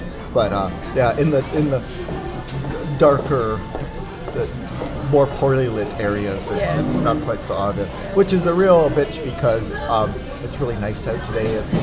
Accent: Montreal, Quebec, Canada; We were in Montreal. I grew up in Montreal, Quebec.

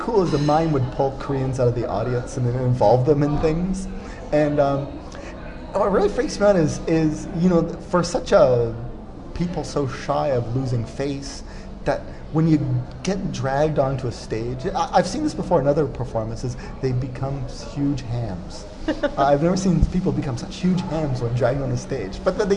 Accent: Montreal, Quebec, Canada; I'm from Montreal, French-Canadian. I'm half French-Canadian.

